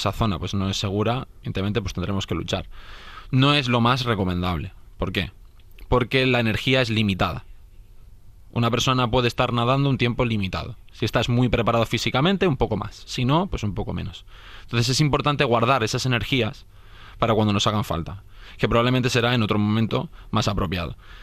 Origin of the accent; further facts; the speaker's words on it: San Sebastián, Basque Country, Spain; Igual para nosotros, que somos de Donosti, pues es muy evidente.